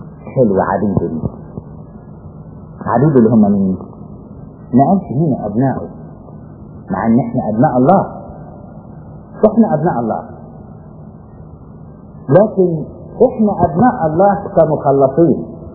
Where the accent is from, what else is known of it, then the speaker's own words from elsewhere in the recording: Upper Egypt, Egypt; الواحد بيستغرب عندنا في الصعيد